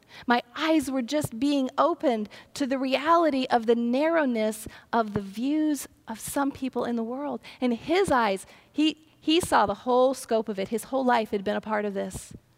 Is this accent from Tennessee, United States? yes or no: no; Ohio, United States; I grew up in Ohio, and I went to school in Alabama, and it was a bit of a culture shock.